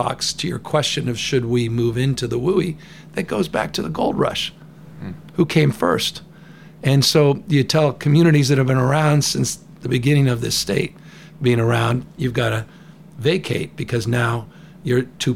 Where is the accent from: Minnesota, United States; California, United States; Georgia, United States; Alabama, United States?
California, United States; San Francisco; I grew up in San Francisco. The flag of San Francisco is the phoenix.